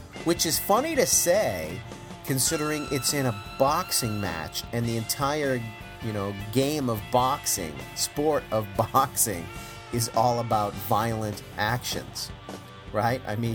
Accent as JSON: {"language": "English", "town": "Boston", "region": "Massachusetts", "country": "United States", "tie": "born or raised there", "said": "I grew up in Boston, and the Boston Marathon, you know, is one of, you know, the holy sportsness that is granted to us in the New England area."}